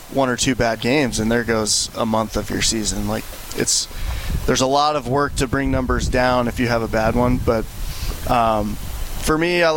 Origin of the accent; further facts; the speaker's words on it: Houston, Texas, United States; also born or lived in Detroit / Chicago; I was born in Detroit. We've quickly moved to Chicago before settling in Houston by the time I was like 4 years old.